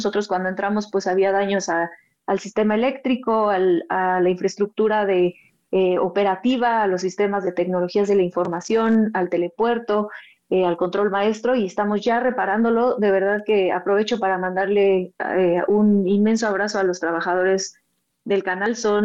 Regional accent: Mexico; debemos sentirnos muy orgullosos como mexicanos

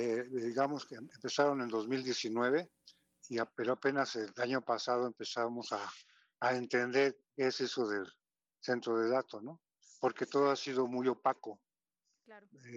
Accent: La Cañada, Querétaro, Mexico; el Marqués, donde somos nosotros de La Cañada

